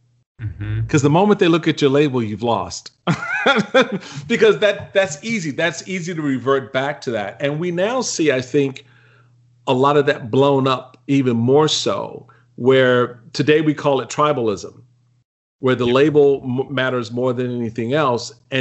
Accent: Washington, District of Columbia, United States; growing up in Washington, D.C., as a lot of folks who listen to this podcast know, I'm a native Washingtonian.

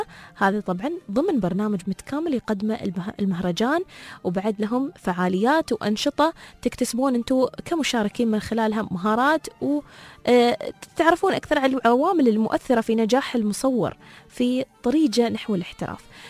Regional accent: United Arab Emirates; accent: Emirati; يعني مقابلات الفيديو بتكون باللغة العربية، تحديدا برمستنا بلهجتنا الإماراتية

